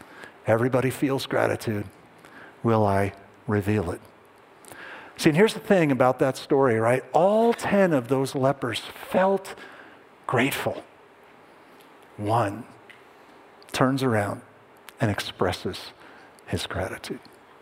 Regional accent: East Coast, United States; I grew up on the East Coast

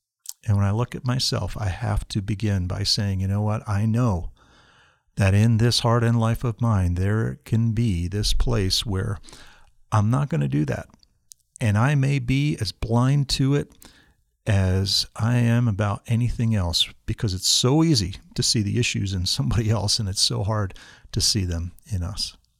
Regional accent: New Jersey, United States; But I come from the East Coast, state of New Jersey. New Jersey is a small state, and it's really divided north and south. And we were in the north

